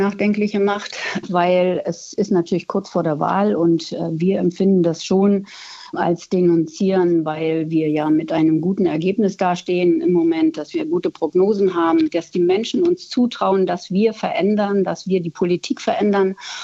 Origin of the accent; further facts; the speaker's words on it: East Germany, Germany; aber ich bin ja auch ein Kind des Ostens